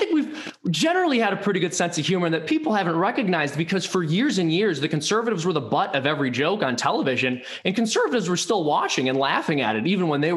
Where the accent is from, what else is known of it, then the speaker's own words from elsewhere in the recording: Chicago, Illinois, United States; If you can't tell from the hopelessly ethnic name, I'm from an Irish Catholic family. And I was raised right outside of Chicago. And my entire extended family lived in the inner city.